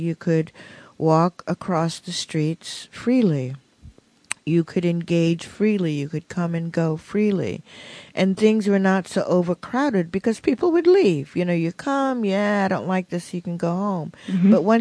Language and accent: English; New York City, New York, United States; I mean, I grew up in New York City, and it wasn't like that.